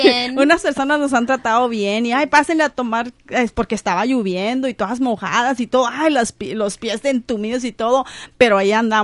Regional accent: Mexico; Pero nosotros como mexicanos sí podemos.

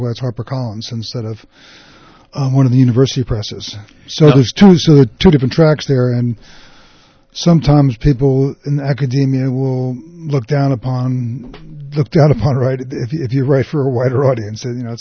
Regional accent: Jersey Shore, New Jersey, United States; I have a tendency to mumble and speak 100 miles an hour. Yeah. Because I'm from the Jersey Shore.

